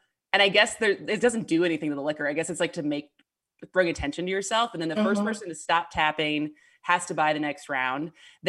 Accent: Wisconsin, United States; So I grew up in Wisconsin and never went to a fish fry.

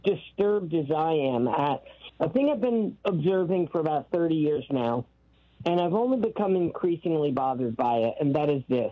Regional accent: New York, United States; also born or lived in Colorado / California / Florida; now in Pennsylvania, United States; I grew up in New York, spent some years in Colorado, then California, Florida, now Pennsylvania.

